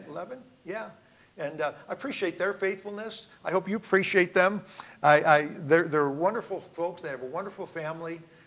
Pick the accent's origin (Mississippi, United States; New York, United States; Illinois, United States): Illinois, United States; And I signed up, and I was from Illinois. My wife and I are both from Illinois, and never been in Montana in my life.